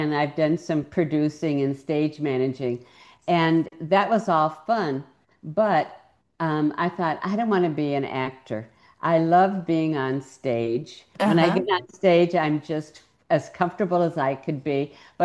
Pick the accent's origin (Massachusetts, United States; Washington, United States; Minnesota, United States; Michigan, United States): Michigan, United States; Ann Arbor; I grew up in Ann Arbor, Michigan, which is a university town.